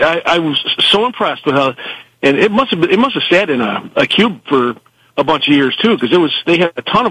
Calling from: Pavilion, New York, United States

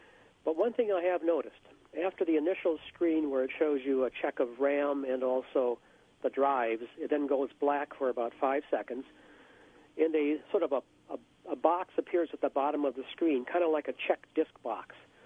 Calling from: Greece; Calling from Greece.

